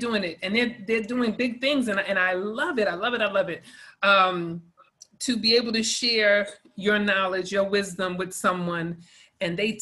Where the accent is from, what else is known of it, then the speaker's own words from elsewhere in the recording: Queens, New York, United States; You know, I was up in the Bronx where the people are fresh. I was from Queens.